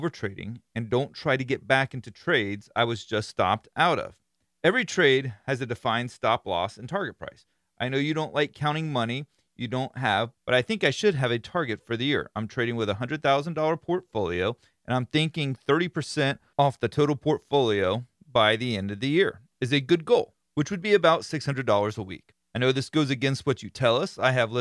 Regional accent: Florida, United States; I give them Florida redneck names. Being that I'm from Florida, I feel like that's appropriate. It goes along with who I am. Not necessarily redneckish, but I am from Florida, so I like to do that.

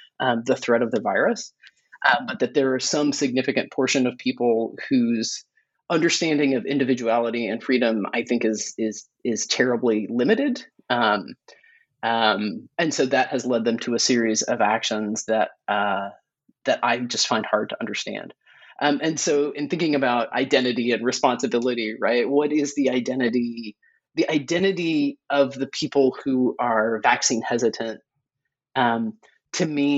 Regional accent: Oklahoma, United States; I grew up in Oklahoma. I never learned about the Tulsa race massacre. I took a semester of Oklahoma history.

